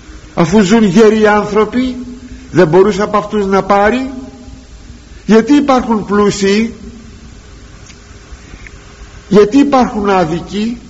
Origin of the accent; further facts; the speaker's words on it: Greece; Ναι, ναι, και επειδή εμείς ως Έλληνες, περιορίζω το θέμα, δεν μιλώ για όλη την Ορθοδοξία σε όλη τη γη, εμείς οι Έλληνες που ταυτίζομαι το χώρο μας των γεωγραφικών με την πίστη μας